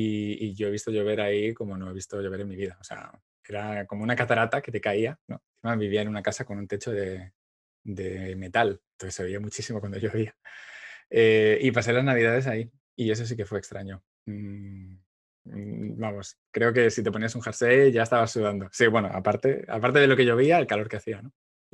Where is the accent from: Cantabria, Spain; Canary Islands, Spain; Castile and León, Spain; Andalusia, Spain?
Canary Islands, Spain; born there; yo nací en Canarias. Parte de mi familia estaba en Canarias y yo todos los inviernos me iba a Canarias a pasar las Navidades.